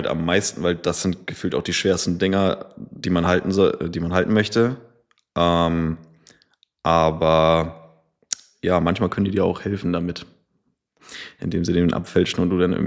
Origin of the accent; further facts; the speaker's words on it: Lübeck, Schleswig-Holstein, Germany; born there; 29 Jahre, gebürtig aus Lübeck.